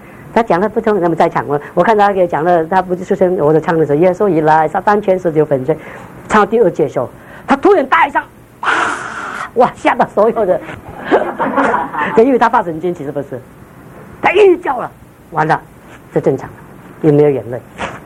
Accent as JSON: {"language": "Chinese", "country": "China", "said": "因为我们中国人的文化当中龙跟凤你知道吗"}